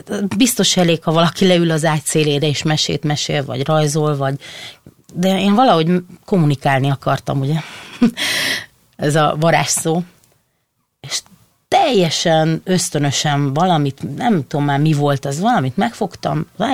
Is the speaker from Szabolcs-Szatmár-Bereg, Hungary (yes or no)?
no; Nagykanizsa, Zala, Hungary; now in Budapest, Hungary; Nagy Kanizsán nőttem fel.